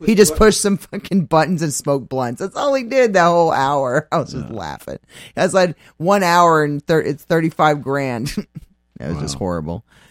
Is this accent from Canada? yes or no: no; Maine, United States; Oh, I'm from Maine. I love it.